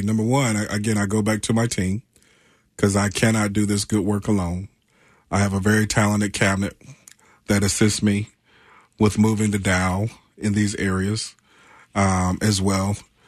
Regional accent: Fayetteville, North Carolina, United States; having that experience firsthand with my brother growing up in Fayetteville, North Carolina, being raised by my grandmother

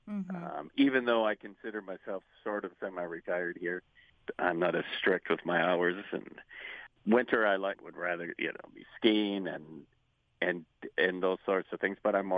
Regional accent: Blackduck, Minnesota, United States; I grew up in the Black Duck area and then went off to college, and then I was also in Denmark for a while

